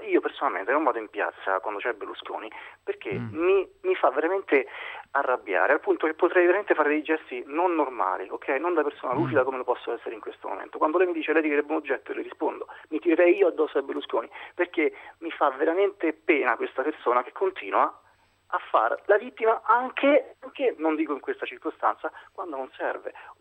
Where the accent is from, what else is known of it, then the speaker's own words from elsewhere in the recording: Rome, Lazio, Italy; io sono di Roma